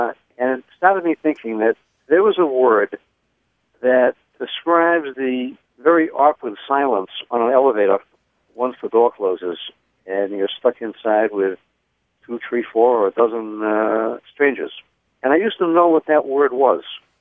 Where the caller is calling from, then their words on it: Escondido, California, United States; I'm calling from Escondido, California.